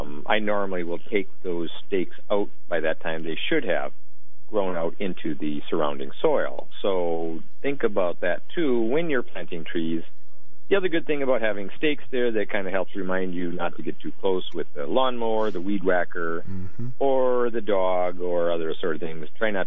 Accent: Midwest, United States; I mean, basically, I grew up back in the Midwest climbing some of these trees.

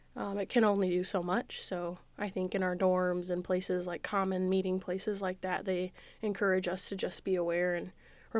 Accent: Illinois, United States; I personally have not had any experience with measles, but I'm from Illinois

